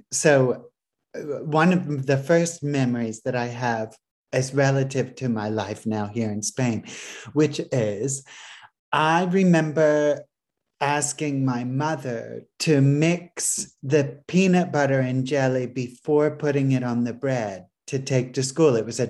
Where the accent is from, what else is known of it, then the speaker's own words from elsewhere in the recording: Florida, United States; But I remember, I grew up in Florida